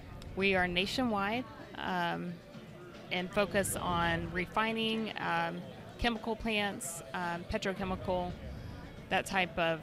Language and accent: English; Tulsa, Oklahoma, United States; I'm from Tulsa, Oklahoma.